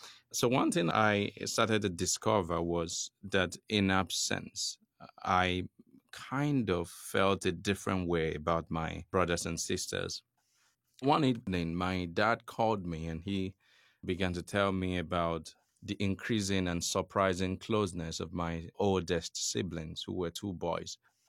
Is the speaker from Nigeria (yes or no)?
yes; Nigeria; I'm a writer from Nigeria.